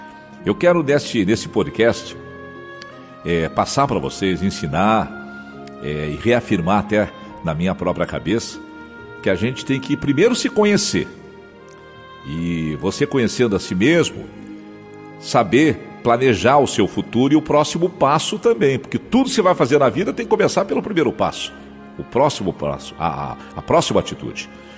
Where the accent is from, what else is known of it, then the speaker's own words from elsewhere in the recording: Santa Maria, Rio Grande do Sul, Brazil; moved away as an adult; now in Rio de Janeiro, Brazil; Eu quando saí do Rio Grande do Sul, da cidade de Santa Maria, minha mãe dizia, por que você vai trabalhar tão longe?